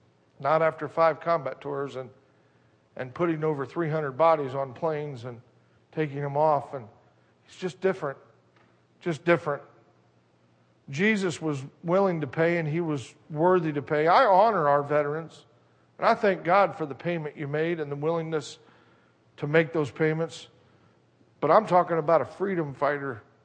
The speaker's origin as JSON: {"language": "English", "country": "United States", "tie": "born there", "said": "I'm glad I was born in America."}